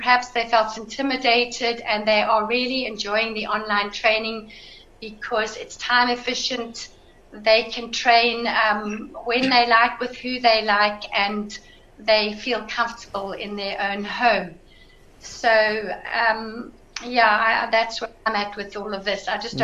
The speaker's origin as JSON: {"language": "English", "country": "South Africa", "lives_now": "United Kingdom", "said": "It's wonderful to be here from the UK as a South African."}